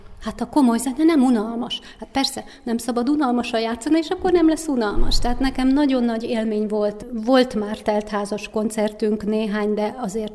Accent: Nyíregyháza, Szabolcs-Szatmár-Bereg, Hungary; now in Miskolc, Hungary

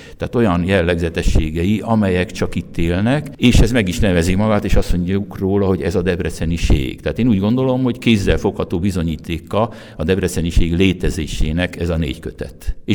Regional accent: Borsod-Abaúj-Zemplén, Hungary; Csak hogy ahonnan én jöttem Borsodból, ott a furi az negatív jelző, hogy olyan furcsa, vagy idétlen, vagy szó, tehát negatív kicsengés.

